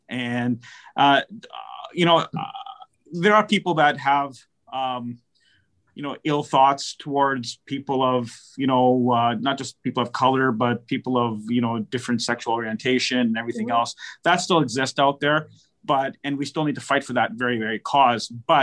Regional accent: Mission, British Columbia, Canada; You know, being born and raised in Mission, as Councillor Gill has also been born and raised in this community

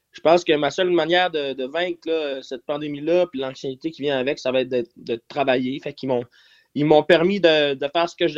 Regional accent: Longueuil, Quebec, Canada; Ouais, mais moi, je viens de Longueuil.

